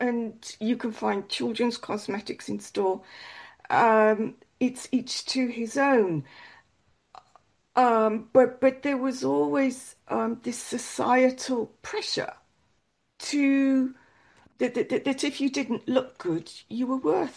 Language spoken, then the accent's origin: English; United Kingdom; now in Germany; even though I'm British, but I'm living here in Germany.